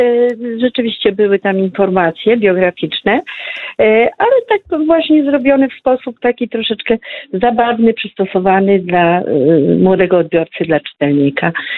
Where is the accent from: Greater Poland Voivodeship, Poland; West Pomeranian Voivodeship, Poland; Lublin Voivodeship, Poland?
Lublin Voivodeship, Poland; Świdnik; Jestem ze Świdnika